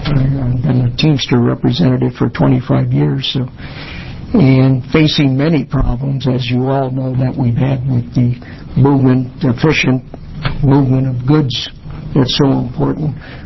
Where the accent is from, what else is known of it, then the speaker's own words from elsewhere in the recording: Milwaukee, Wisconsin, United States; moved away; When I moved out here in 1966, I came from Milwaukee, Wisconsin, and there we learned early the benefits and the opportunities to use mass transportation because it was there and we grew up with it.